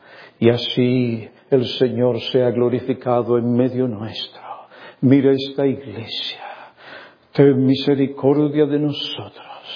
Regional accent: New York, United States; born there; Yo nací en Nueva York

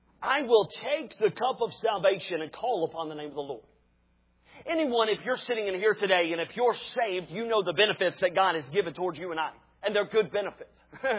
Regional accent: the South, United States; I grew up in the South, and everybody hugs.

